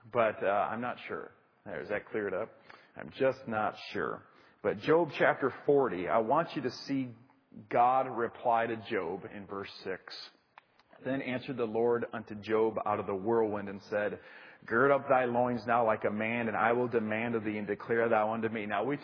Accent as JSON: {"language": "English", "region": "Wisconsin", "country": "United States", "said": "But my silly self, I'm from Wisconsin."}